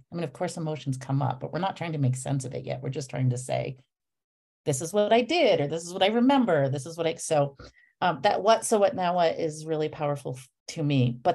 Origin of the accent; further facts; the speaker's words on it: New Hampshire, United States; I'm a white woman and I was raised in New Hampshire.